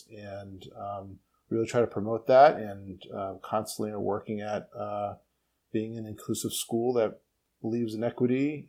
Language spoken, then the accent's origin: English; Massachusetts, United States; So I am hailing from Massachusetts, just outside of Boston.